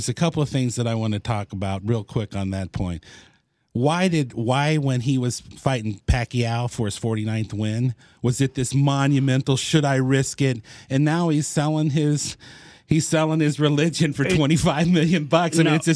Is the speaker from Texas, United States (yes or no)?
yes; Texas, United States; You know, I'm from Central Texas, and, you know, the whole UT and A&M